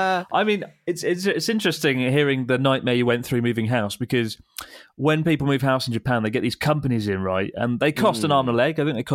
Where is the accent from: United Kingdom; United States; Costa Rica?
United Kingdom; South East England; I'm from Kent, which is